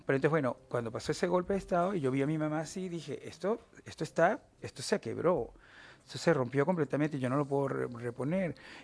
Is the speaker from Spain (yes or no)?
no; Venezuela; moved away; cuando yo me fui de Venezuela no tenía Rubén, pero ahora sí lo tenía